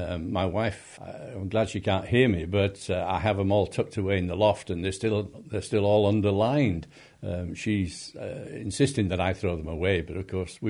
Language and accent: English; Leeds, Yorkshire and the Humber, United Kingdom; born there; I was born in Belle Isle in Leeds.